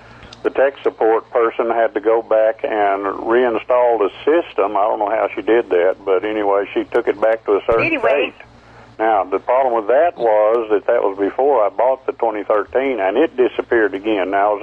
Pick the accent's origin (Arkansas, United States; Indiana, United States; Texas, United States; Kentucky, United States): Texas, United States; Amarillo; Oh, I was raised in Amarillo, Texas.